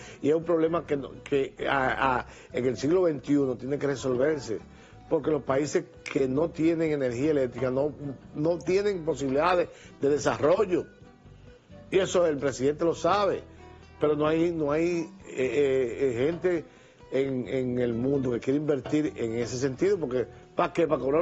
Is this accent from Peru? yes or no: no; San Francisco de Macorís, Duarte, Dominican Republic; born there; en San Francisco Macorís, mi pueblo, donde yo nací.